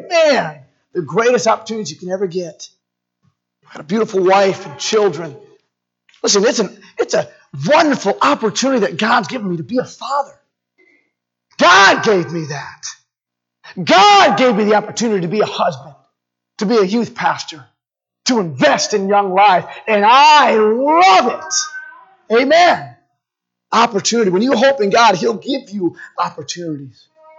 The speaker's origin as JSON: {"language": "English", "town": "Holyoke", "region": "Massachusetts", "country": "United States", "tie": "born or raised there", "said": "And I went back to my hometown, Holyoke, Massachusetts."}